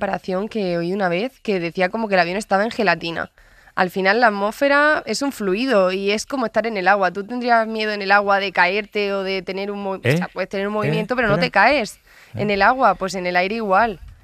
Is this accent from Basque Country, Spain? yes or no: no; Cartagena, Region of Murcia, Spain; Yo me enteré, soy de Cartagena